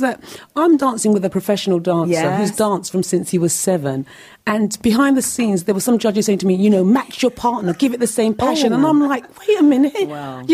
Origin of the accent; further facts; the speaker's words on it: London, United Kingdom; you don't always feel as a black female growing up in London.